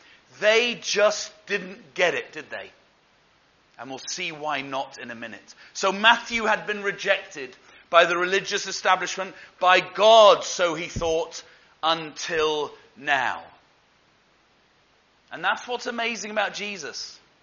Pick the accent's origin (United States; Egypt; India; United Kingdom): United Kingdom; We're the British after all, aren't we?